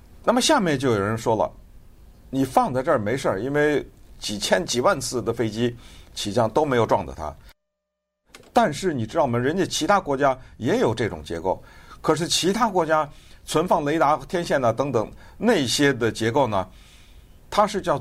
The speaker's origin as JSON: {"language": "Chinese", "country": "United States", "said": "这个我们美国人最熟了"}